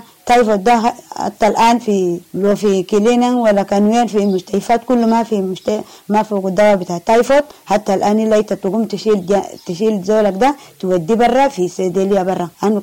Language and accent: Arabic; Amshoran, South Kordofan, Sudan; now in Kakuma, Kenya; انا جاي من جنوب قردفان منطقة أمشوران